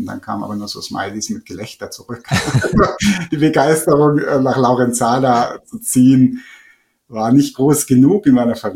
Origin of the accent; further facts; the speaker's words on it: Bavaria, Germany; bei uns in Oberbayern